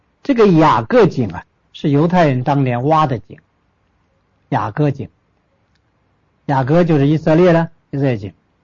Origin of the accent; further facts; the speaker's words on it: China; 那么你我中国人都在喝孔孟之道儒家的水，